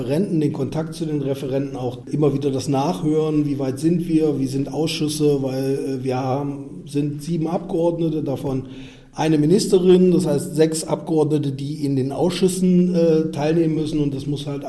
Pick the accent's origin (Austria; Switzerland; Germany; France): Germany; Bitterfeld-Wolfen, Saxony-Anhalt; also born or lived in Leipzig; Ich bin in Leipzig geboren und 1975, damit wird klar, ich gehe straff auf die 50 zu und wohne seit 1979 in Wolfen, jetzt Bitterfeld-Wolfen, Ortsteil Wolfen.